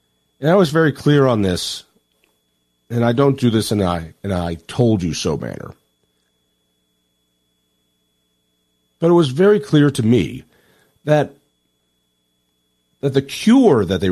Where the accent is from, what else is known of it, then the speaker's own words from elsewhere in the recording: Boulder, Colorado, United States; My hometown of Boulder, Colorado, has a law that says nuclear weapons are not allowed in the town of Boulder.